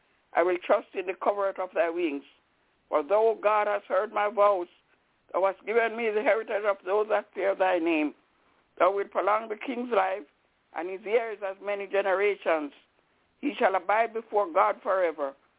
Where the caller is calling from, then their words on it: Albany, New York, United States; I'm calling from Albany, New York.